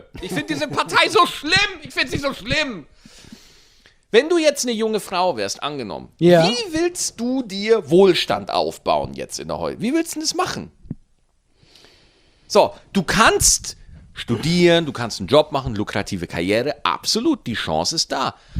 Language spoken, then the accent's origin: German; Bavaria, Germany; Ich habe als Bayer nur Nachteile.